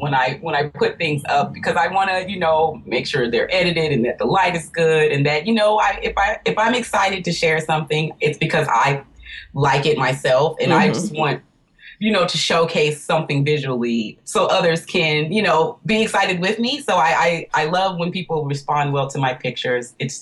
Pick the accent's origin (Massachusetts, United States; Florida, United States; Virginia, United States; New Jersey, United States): Virginia, United States; growing up in Virginia, having wonderful, easy access to forests and caves and hiking